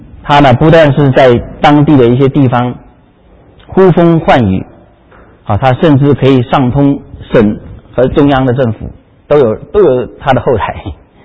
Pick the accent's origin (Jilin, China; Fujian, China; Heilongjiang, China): Fujian, China; born there; 就回到我父母原来工作和生活，我也是我出生的地方，到那个一个小的山城的里面去，到老家去啊